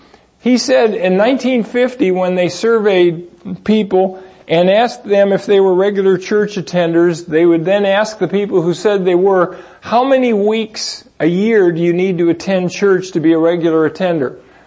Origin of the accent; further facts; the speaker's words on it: California, United States; And for me, I grew up out here in California